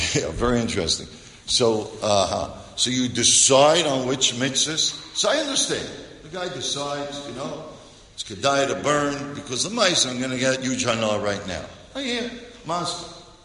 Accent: Bronx, New York, United States; It's not like I grew up in a cloister. I grew up in the Bronx. My best friends were Tommy, Johnny, Dayan.

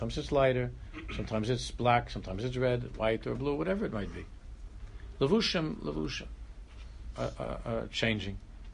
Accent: Ireland; Anyway, it's the nafkim. I'm an Irish guy. Both expressions are Irish.

